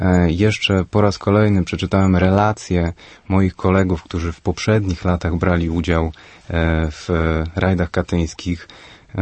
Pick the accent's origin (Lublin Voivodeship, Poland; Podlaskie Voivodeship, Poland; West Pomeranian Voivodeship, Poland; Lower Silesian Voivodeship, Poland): Lublin Voivodeship, Poland; jestem z Lubelszczyzny.